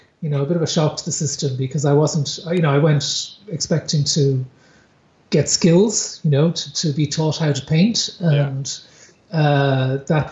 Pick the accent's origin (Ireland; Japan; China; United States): Ireland; Dublin, Leinster; I grew up in Dublin. I'm originally from there, but I ended up down here.